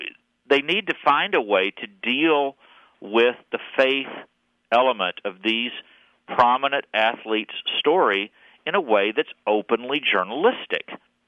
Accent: Texas, United States; Well, I'm from the Republic of Texas, yeah.

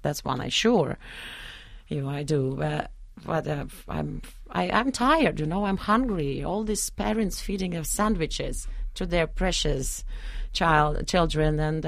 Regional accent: Moscow, Russia; English is a second language; No, I grew up in Moscow.

